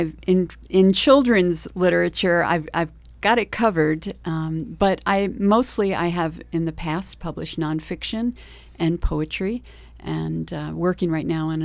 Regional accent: Eastchester, New York, United States; I know. So Eastchester was my library, Eastchester, New York.

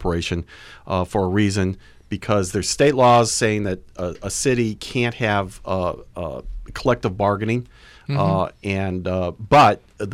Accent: Tucson, Arizona, United States; Every desert rat like me growing up in Tucson loves to see the rain, though, you know.

